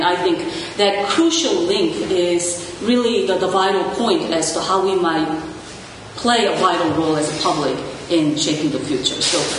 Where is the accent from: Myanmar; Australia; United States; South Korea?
South Korea; I grew up in South Korea, I went to college in South Korea